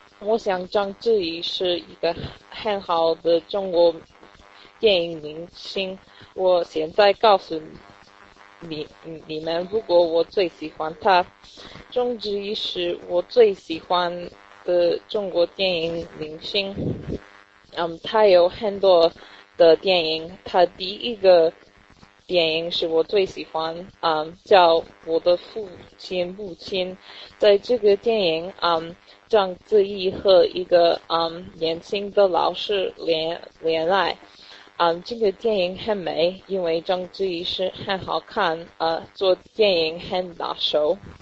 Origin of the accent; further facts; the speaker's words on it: United States; Chinese is a second language; 我是美国人